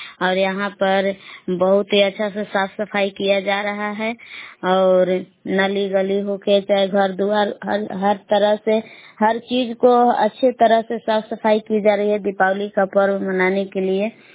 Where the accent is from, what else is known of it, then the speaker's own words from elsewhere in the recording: Belaon, Bihar, India; मैं ग्राम बेलाम जिला कैमूर बबुआ के निवासी हूँ।